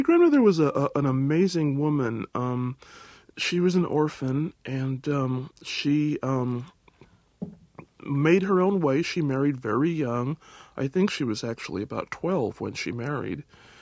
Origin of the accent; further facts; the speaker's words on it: Pasadena, California, United States; Actually, I grew up in Pasadena, California.